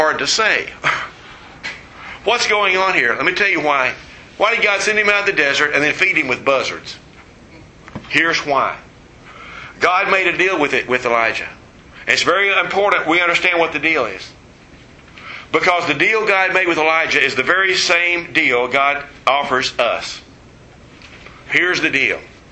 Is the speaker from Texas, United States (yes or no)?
yes; Texas, United States; I grew up in West Texas, and we didn't have buzzards or vultures out there.